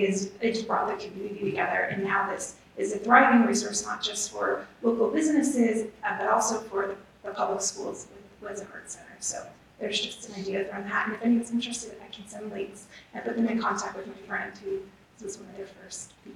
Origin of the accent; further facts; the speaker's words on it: New England, United States; moved away as an adult; I'm from New England and we specialize in preserving history, and it makes a great tourist attraction for the fall foliage.